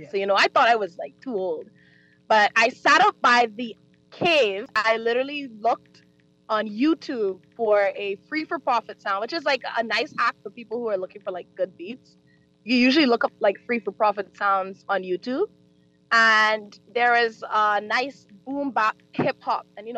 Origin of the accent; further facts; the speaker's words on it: Bahamas; I was actually descended from Jamaica. So my parents are actually Jamaican, but I was adopted here in the Bahamas.